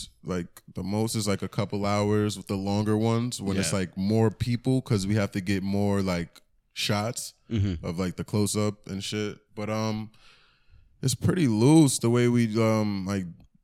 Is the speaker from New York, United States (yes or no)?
yes; New York, United States; Growing up on Long Island as a kid is dope.